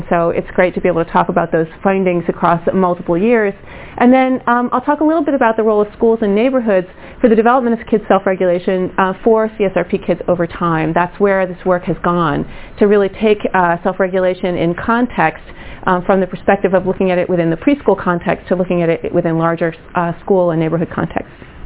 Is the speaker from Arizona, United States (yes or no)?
no; New York, United States; I'm from New York. I speak fast.